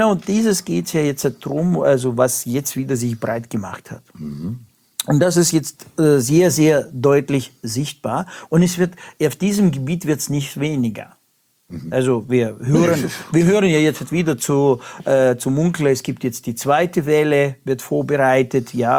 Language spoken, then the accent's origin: German; Russia; ich komme ja aus Russland, also da gab es mal Telefonzellen